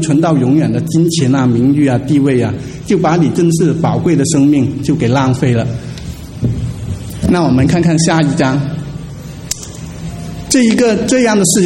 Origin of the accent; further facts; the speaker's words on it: Guangdong, China; 但是我是广东人，